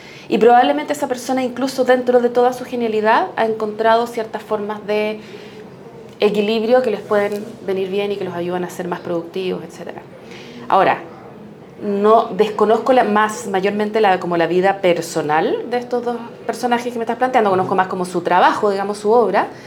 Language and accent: Spanish; La Serena, Coquimbo, Chile; yo me acuerdo, yo soy de La Serena